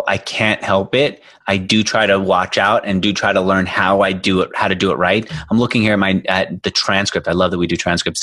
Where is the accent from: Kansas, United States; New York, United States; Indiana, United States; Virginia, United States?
New York, United States; Yes, I was always strange to me when I grew up in New York. That world didn't exist to me.